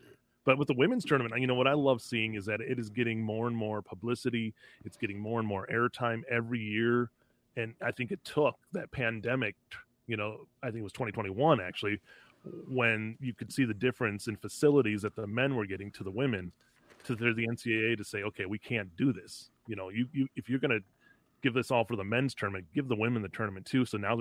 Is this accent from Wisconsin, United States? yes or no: yes; Green Bay, Wisconsin, United States; it's maybe because I'm from Green Bay and … from Green Bay